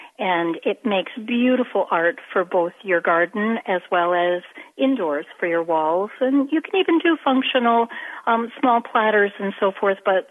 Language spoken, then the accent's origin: English; Kalamazoo, Michigan, United States; also born or lived in Chicago suburbs; So I'm from Kalamazoo originally